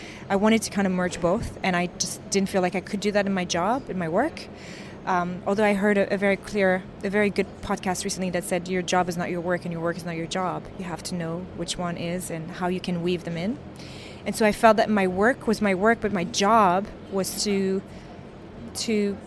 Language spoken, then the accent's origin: English; Canada; also born or lived in New York; I'm also Canadian, where I've lived most of my life. I'm also a New Yorker, where I've lived a very long time